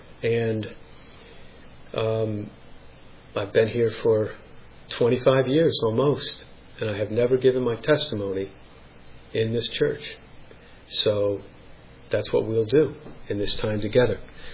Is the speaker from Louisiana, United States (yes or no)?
no; Albany, New York, United States; also born or lived in Madison, Wisconsin / Burlington, Vermont; And I was born in Madison, Wisconsin. My father was going to college there at the time. When I was about 1 year old, we moved to Burlington, Vermont, and my father went to school there in Burlington. Then about 5 years old, I moved to Albany, New York, where I grew up